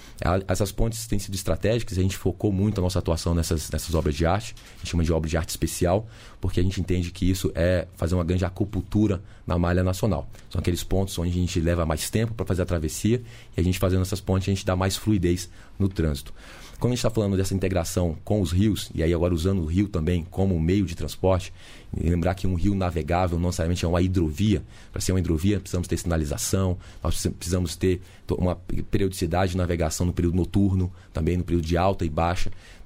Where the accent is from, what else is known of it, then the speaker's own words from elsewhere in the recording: Recife, Pernambuco, Brazil; eu sou pernambucano, Marina, nasci em Recife